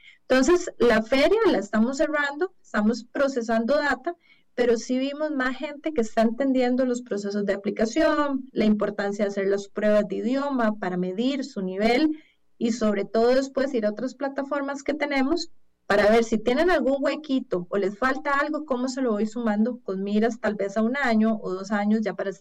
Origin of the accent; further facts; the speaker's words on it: Costa Rica; uno como buen tico decía, yo voy a pulsearlo.